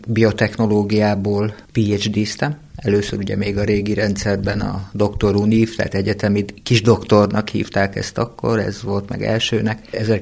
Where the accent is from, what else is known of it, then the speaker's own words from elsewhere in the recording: Ózd, Borsod-Abaúj-Zemplén, Hungary; also born or lived in Miskolc; Én borsodi vagyok. Miskolcon születtem, Ózdon nőttem föl.